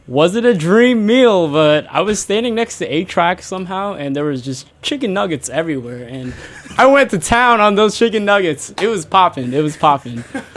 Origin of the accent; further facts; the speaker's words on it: Colorado, United States; now in New York, United States; Colorado, born and raised.